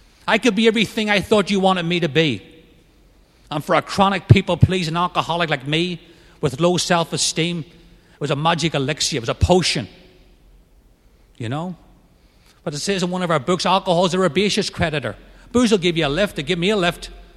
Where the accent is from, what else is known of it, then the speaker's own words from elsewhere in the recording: Northern Ireland, United Kingdom; As a kid growing up in Northern Ireland, I was irritable, discontent.